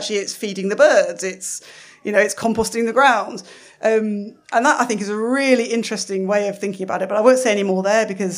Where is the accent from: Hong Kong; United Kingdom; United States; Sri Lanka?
United Kingdom; East Midlands; I come from Lincolnshire, so I was very excited.